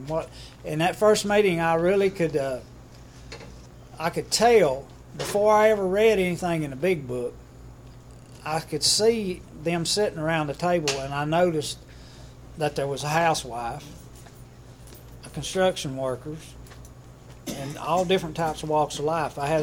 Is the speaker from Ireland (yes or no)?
no; Kingsport, Tennessee, United States; now in Nashville, United States; I'm from Kingsport to Nashville, so I moved down here with her.